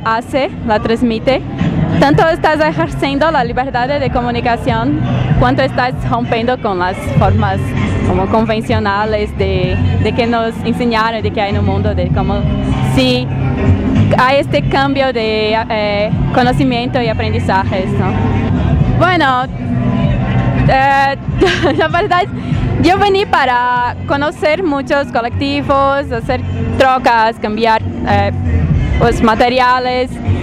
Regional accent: Recife, Pernambuco, Brazil; Spanish is a second language; soy del nordeste de Brasil, una ciudad que se llama Recife.

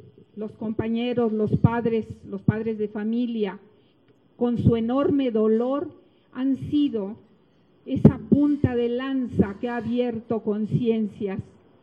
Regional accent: Mexico; no podemos como mexicanos decir esto se acabó

